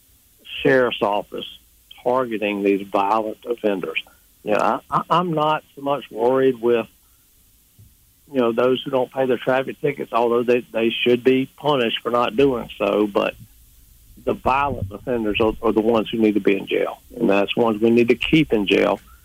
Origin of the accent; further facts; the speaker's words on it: Mobile, Alabama, United States; Well, I'm a proud to be born and raised in Mobile, Alabama. Graduated from BC Rain in 1983.